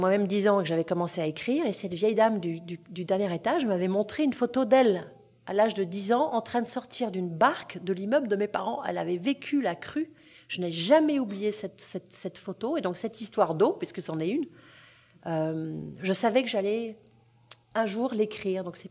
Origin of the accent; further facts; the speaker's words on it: Paris, Île-de-France, France; Mais c'est vrai que je suis parisienne